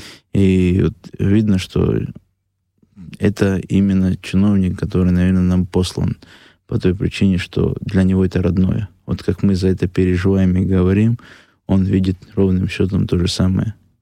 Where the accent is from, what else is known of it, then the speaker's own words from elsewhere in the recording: Abkhazia, Georgia; now in Russia; пусть люди не думают, что я оторвался от Абхазии. Потому что я еще раз повторю, тело мое Россия, душа моя Абхазия.